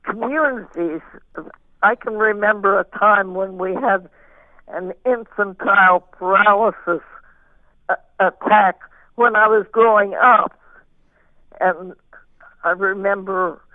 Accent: Kansas, United States; I grew up in Kansas at that time when the weather was so dry and the people out there just didn't have anything hardly. And my family did not experience it because we were in eastern Kansas.

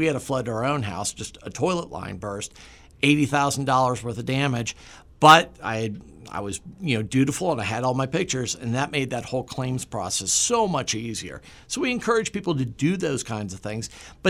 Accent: Washington, District of Columbia, United States; All of a sudden, I'm from Washington, D.C. We had tornado warnings all over Washington, D.C. this morning.

